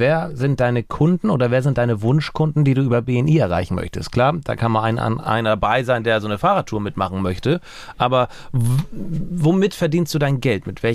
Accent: Husum, Schleswig-Holstein, Germany; ich komme aus Husum

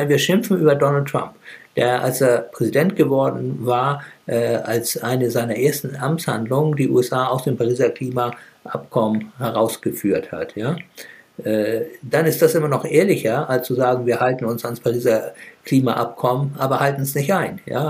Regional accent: Hamburg, Germany; born there; Ich bin auch in Hamburg geboren.

